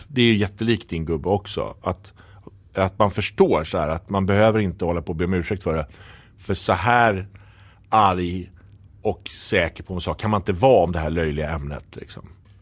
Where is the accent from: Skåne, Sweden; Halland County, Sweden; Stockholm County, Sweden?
Stockholm County, Sweden; Stockholm; Och det får man ju inte säga... Som stockholmare.